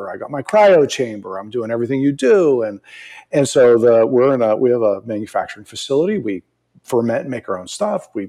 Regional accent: East Coast, United States; You know, I'm originally from the East Coast.

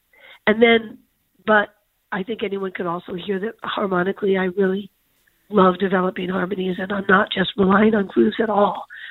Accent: Manhattan, New York, United States; And maybe it was growing up in Manhattan and hearing the drums in the park

